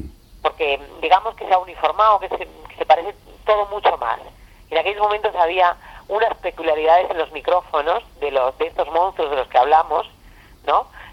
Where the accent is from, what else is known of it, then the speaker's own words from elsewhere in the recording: Extremadura, Spain; Y luego cuando me voy ya de mi pueblo a Badajoz, pues estando estudiando, trabajando, un poco de todo